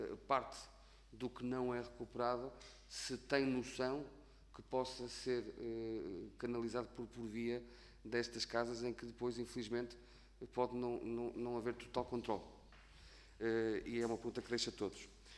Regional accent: Viana do Castelo, Norte, Portugal; eu sou oriundo de Viana do Castelo

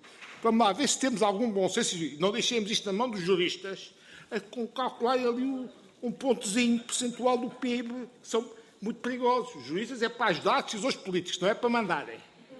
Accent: Portugal; eu sou português, mas sou europeu.

